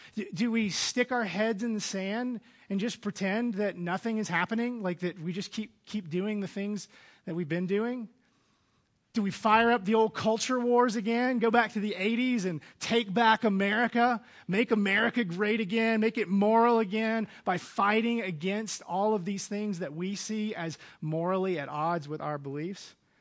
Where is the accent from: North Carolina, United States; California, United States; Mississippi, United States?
Mississippi, United States; I've been following Jesus most of my life, and I grew up in Mississippi, the most religiously active place.